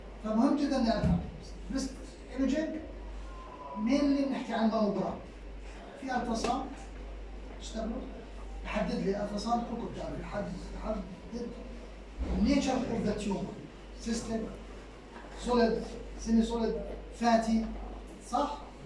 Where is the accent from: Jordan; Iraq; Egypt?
Jordan; بالعالم كله عندنا في الاردن